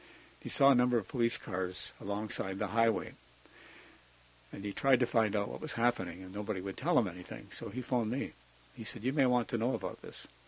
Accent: Canada; I'm a reporter from Canada. I was in my 50s then, graying hair.

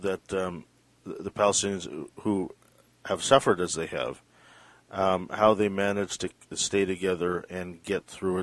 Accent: Canada; especially since we're both Canadian and we live in Canada

